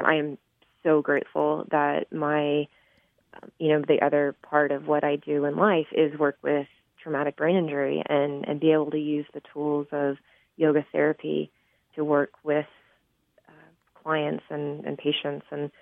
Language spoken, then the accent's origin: English; Houston, Texas, United States; growing up in Houston, I just wasn't aware. Like, we didn't take the train as a kid.